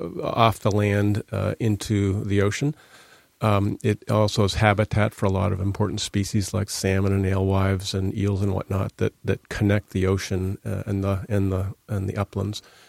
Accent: Cape Elizabeth, Maine, United States; also born or lived in Waterville; Well, I was born in Waterville. I grew up in Cape Elizabeth, spent a lot of time on the water

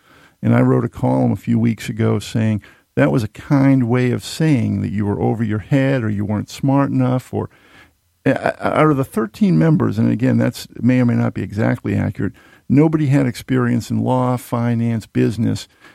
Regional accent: Yarmouth, Maine, United States; In Yarmouth, my hometown, it's over $30 million.

